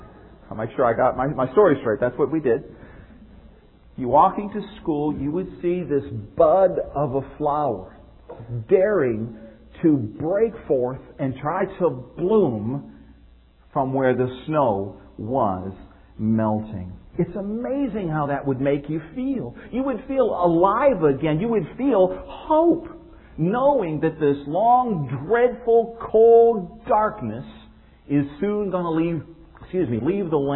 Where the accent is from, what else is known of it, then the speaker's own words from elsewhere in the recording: Cleveland, Ohio, United States; I remember growing up in Cleveland, Ohio, where we only had three seasons.